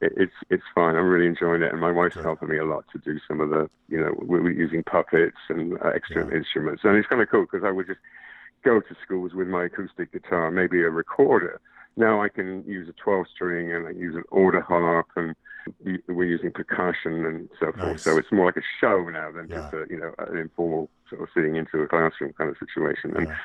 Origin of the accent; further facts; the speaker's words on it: United Kingdom; The idea of eating raw fish to me as a Brit, it's like the fish and chips or whatever.